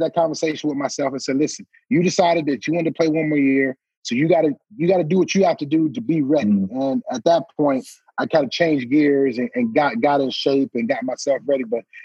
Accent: Detroit, Michigan, United States; year in Detroit, and you're not going to be there. And I didn't even think that the Super Bowl was in my hometown the next year.

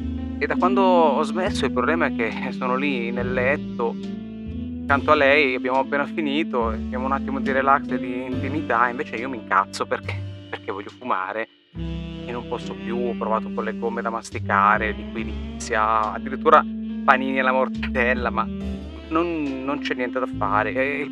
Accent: Bologna, Emilia-Romagna, Italy; sono di Bologna, ho 39 anni e da pochi giorni ho smesso di fumare.

